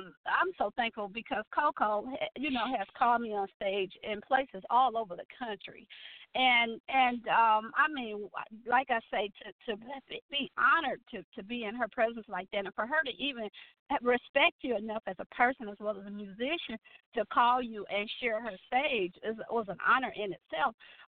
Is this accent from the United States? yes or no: yes; Detroit, Michigan, United States; You know, that was really good because I'm from Detroit